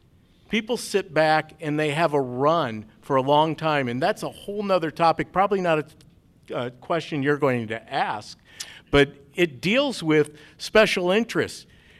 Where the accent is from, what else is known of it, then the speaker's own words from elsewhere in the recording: Peoria, Illinois, United States; I grew up in Peoria, Illinois, and my brother and I used to go out to Brimfield, and there was an old abandoned building